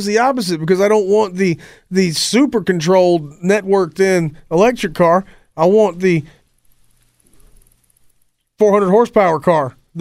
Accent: United States; I don't lean either way. I'm American.

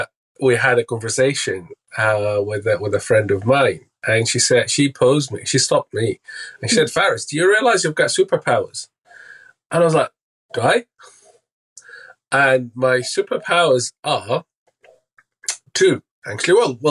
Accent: Syria; English is a second language; moved away as an adult; I'm from Syria. I was born in Syria. I lived there till I was 18. So very humble background, highly educated family.

